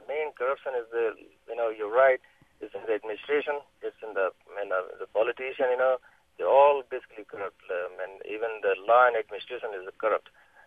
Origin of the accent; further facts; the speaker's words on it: India; now in Dallas, United States; and I'm in Dallas, Texas. It's a nice program you have right now. And actually, I am from India